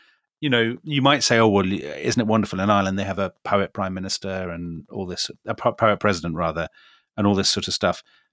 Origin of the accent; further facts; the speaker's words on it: Australia; it's shocked as an Australian to hear Australian politics summarized in episode one as stable and sane